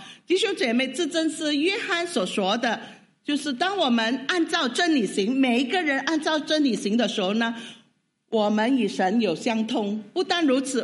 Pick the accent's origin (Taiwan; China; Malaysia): Malaysia; Sabah; 我们马来西亚，我以为都是一个国家哈。我们以为我是沙巴的